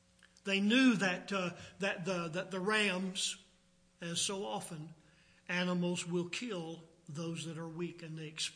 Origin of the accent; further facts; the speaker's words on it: Virginia, United States; I remember I didn't grow up around sheep, but growing up in Virginia, we had plenty of hogs. Everybody raised hogs, it seemed, and I even worked in a hog slaughter plant as a kid.